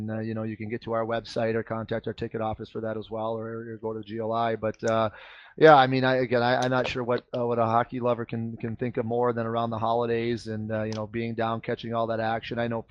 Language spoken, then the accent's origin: English; Michigan, United States; for a lot of us growing up in Michigan, whether it's our students, fans, you know, myself growing up down there